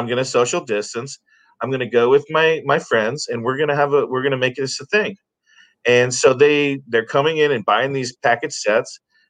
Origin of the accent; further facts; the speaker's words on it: Indiana, United States; I'm from Indiana originally. These guys are, you know, Illinoisians. I think that's how you say it. I'm a Hoosier.